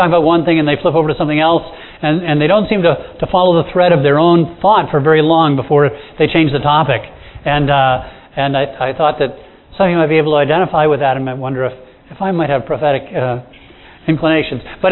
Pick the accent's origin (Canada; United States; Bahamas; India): Bahamas; I grew up in the Bahamas